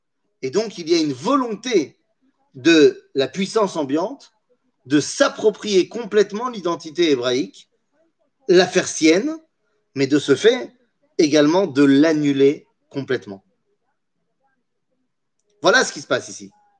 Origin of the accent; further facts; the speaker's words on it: France; Oui, on est français.